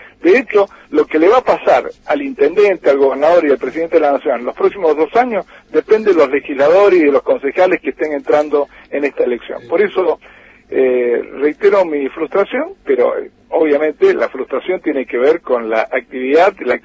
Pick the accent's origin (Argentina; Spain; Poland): Argentina; Mendoza